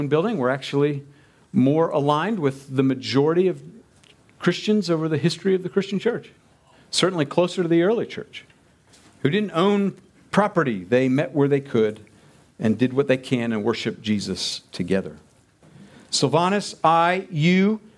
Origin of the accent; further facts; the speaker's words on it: Pennsylvania, United States; I grew up in Pennsylvania. We look down on the West Virginians.